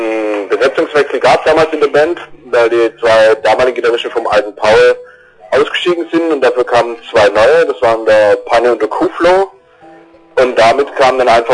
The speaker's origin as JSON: {"language": "German", "town": "Stuttgart", "region": "Baden-Württemberg", "country": "Germany", "said": "Genau, wir sind aus Stuttgart, Großraum Stuttgart."}